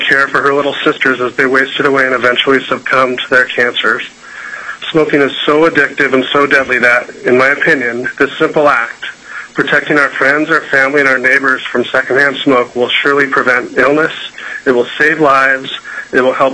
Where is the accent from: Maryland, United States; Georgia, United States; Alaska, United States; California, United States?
Alaska, United States; I'm testifying as an individual, not representing any organization. I was born and raised in Alaska and fully support Senate Bill 63.